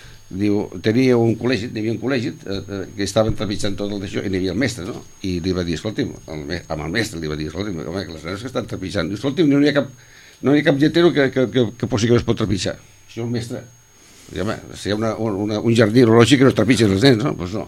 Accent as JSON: {"language": "Catalan", "town": "Sitges", "region": "Catalonia", "country": "Spain", "said": "Jo quan vaig por ahí dic que soc de Sitges"}